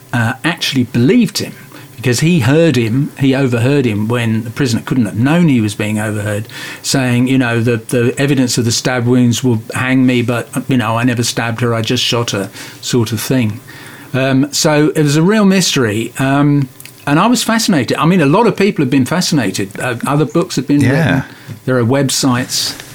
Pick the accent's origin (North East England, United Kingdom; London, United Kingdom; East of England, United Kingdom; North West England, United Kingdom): London, United Kingdom; Ealing; I grew up in Ealing in West London. I must have passed the place where he was arrested 1,000 times on my way to school.